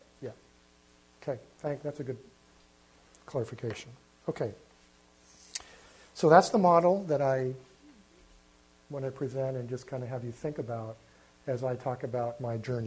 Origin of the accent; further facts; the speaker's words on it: Corona, California, United States; born there; I was born in Corona, California in 1947, November 26th. That makes me 60 years old. I'm one of five children.